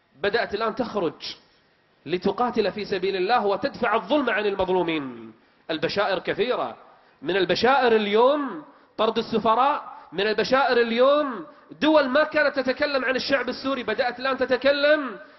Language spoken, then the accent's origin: Arabic; Kuwait; وبالفعل تم إيقاف بعض الخطباء عندنا بالكويت